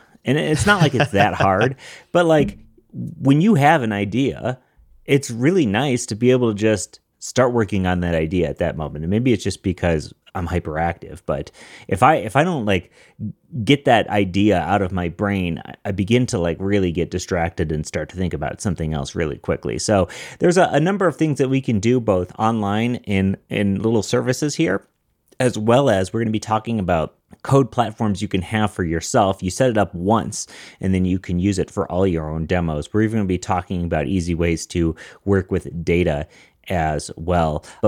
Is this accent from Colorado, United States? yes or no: yes; Denver, Colorado, United States; I'm a developer from Denver.